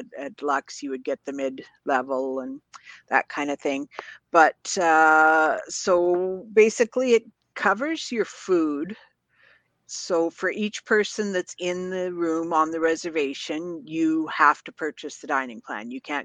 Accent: Canada; particularly for myself as a Canadian, it was often offered free

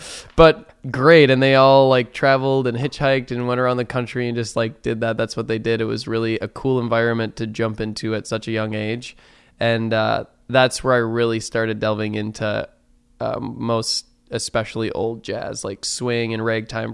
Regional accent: Eden, Wisconsin, United States; I grew up in a small town in Wisconsin called Eden.

